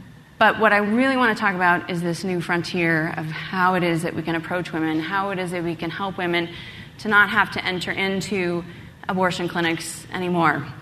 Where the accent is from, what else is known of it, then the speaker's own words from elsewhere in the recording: Eugene, Oregon, United States; But I grew up in Oregon, one of the most liberal states, in fact, probably the most liberal state in the United States. And I will say, it was Eugene, Oregon, actually